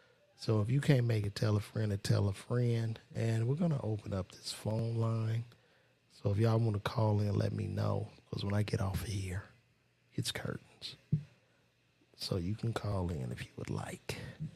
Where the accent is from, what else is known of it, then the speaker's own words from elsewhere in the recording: Chicago, Illinois, United States; but I grew up in Chicago, yeah. And I come from a blue collar environment